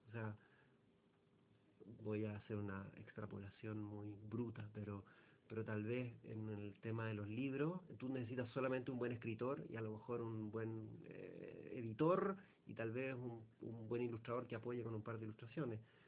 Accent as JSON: {"language": "Spanish", "country": "Chile", "said": "Entonces nosotros como chilenos lo que más podemos hacer es apoyarnos."}